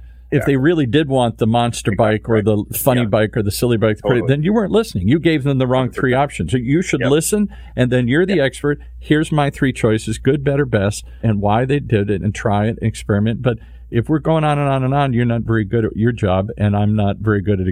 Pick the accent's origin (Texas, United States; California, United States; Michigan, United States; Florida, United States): Michigan, United States; Detroit; I grew up in Detroit, suburban Detroit.